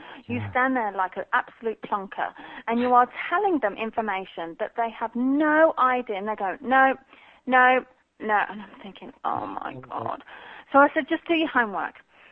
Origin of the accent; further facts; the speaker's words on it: Birmingham, West Midlands, United Kingdom; accent: Birmingham; Yeah, I'm a Brummie. I've lost a lot of my Birmingham accent because I moved around a lot.